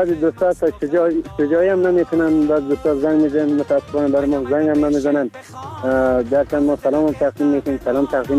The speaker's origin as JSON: {"language": "Persian", "country": "Afghanistan", "said": "ما هم افغانیم"}